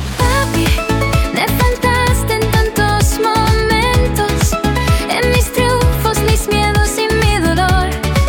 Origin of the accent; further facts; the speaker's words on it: Cuba; moved away; Me fui de Cuba hace 12 años, con mis sueños, a mi familia también. Comencé de nuevo lejos de mi tierra, aprendí otra vida, aprendí a crecer.